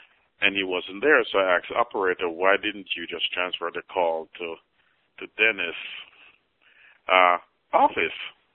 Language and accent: English; Kingston, Saint Andrew, Jamaica; moved away; I am actually from St. Andrew, Kingston 5, which is close to the National Stadium, close to Crossroad, New Kingston area. Born and raised, left back in 88. Most of my family are from the same area.